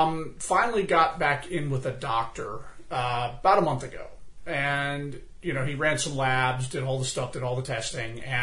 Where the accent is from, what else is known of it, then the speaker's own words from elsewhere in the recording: Florida, United States; Man, August, halfway through the summer, I'm from Florida.